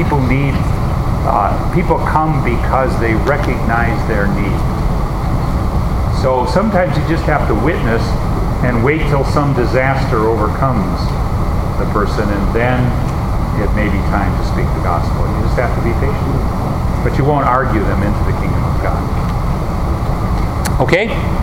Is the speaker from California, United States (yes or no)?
no; Wisconsin, United States; also born or lived in Michigan; when I grew up in Wisconsin and lived in Michigan the first years of my ministry